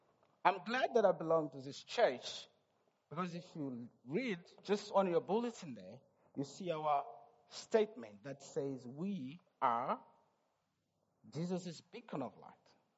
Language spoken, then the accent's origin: English; Malawi; By the way, I'm from Malawi, so I don't know much of isiZulu.